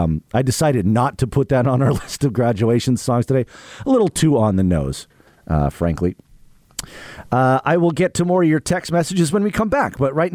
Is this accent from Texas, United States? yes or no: no; San Diego, California, United States; I'm from San Diego. You're from where? I'm from San Diego.